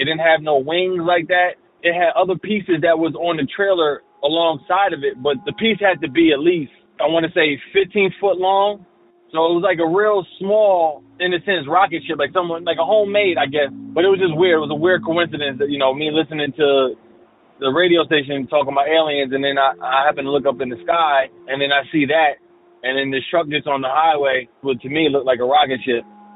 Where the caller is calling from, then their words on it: New Jersey, United States; I'm calling from Jersey.